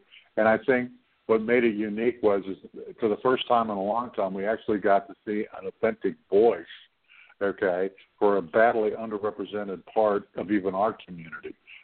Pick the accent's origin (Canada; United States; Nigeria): Canada; and I'm not American, you know that, I'm Canadian.